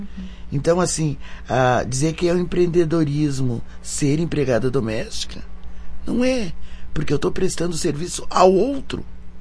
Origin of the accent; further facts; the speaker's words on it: Caxias do Sul, Rio Grande do Sul, Brazil; born there; Mas eu nasci em Caxias e faço parte dessa cultura de Caxias italiana, que foi onde eu aprendi a fazer muita coisa. Então eu tenho um resgate meu da minha negritude na feijoada, no vatapá, nessas coisas.